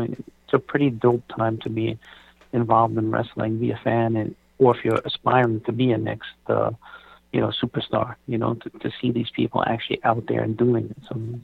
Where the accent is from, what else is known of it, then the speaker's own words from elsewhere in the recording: New York, United States; Well, I mean, we're blessed being from New York